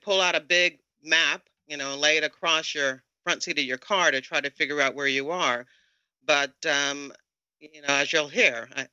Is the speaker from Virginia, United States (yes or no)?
yes; Virginia, United States; I'm from the Tidewater area